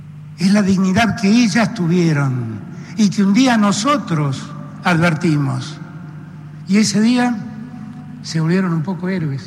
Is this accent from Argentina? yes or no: yes; Argentina